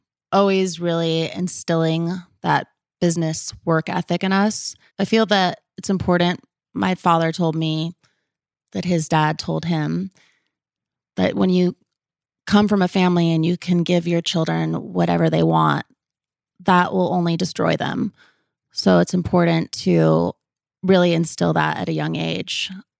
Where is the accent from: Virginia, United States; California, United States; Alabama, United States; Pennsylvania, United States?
California, United States; Los Angeles; also born or lived in New York; When I lived in Los Angeles, I just lived such a sheltered life as a little girl growing up. And then moving to New York